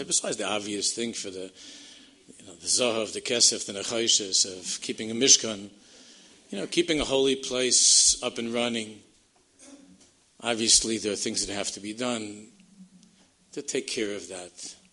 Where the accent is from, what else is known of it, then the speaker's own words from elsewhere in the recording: Queens, New York, United States; And I'm from Queens, and my wife's from Canarsie